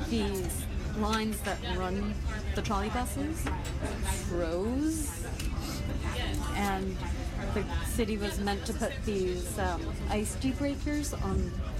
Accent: Vancouver, British Columbia, Canada; of course, I'm from Vancouver

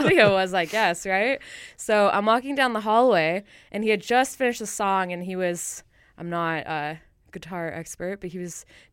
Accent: Calgary, Alberta, Canada; I had a stopover in Calgary, and Calgary is my hometown, but I wasn't there for very long.

